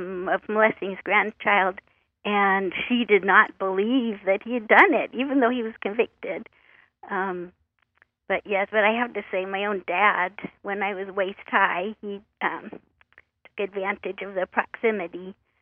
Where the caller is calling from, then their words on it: Oregon, United States; I'm calling from Oregon.